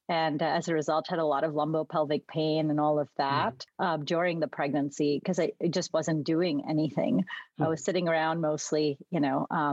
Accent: Mumbai, Maharashtra, India; I grew up in Bombay, India, where, you know, it's a big bustling city.

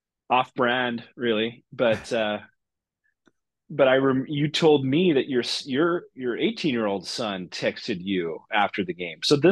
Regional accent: Seattle, Washington, United States; We're rooting for our city. I grew up in the Seattle area

